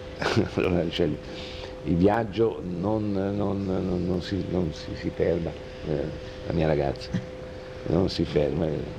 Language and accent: Italian; Genoa, Liguria, Italy; Io sono genovese, poi ho girato